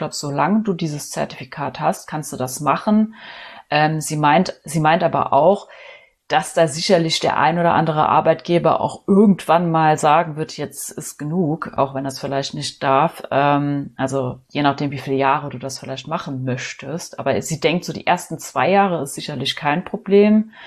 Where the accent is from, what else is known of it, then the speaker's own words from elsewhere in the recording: Saarburg, Rhineland-Palatinate, Germany; born there; Ich bin halt hier geboren in Saarburg, studiert in Trier, ich wohne da nicht weit weg von.